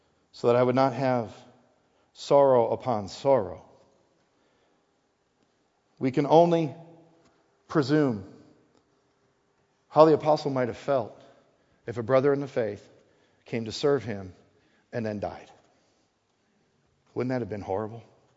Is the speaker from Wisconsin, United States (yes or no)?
yes; Wisconsin, United States; And though I'm born and raised in Wisconsin, you know, you just don't, why is it?